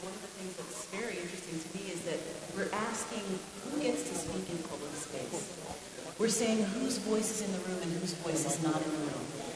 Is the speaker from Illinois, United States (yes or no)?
no; Washington, District of Columbia, United States; Where I grew up in Washington, D.C., there is a statue in Lincoln Park